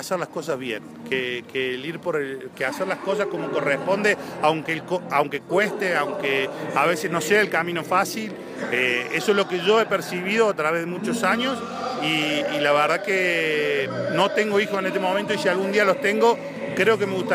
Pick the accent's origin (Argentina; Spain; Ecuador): Argentina; Yo soy argentino y la verdad que no hubiera conocido lo que conozco hoy de Latinoamérica si no fuera por mi trabajo.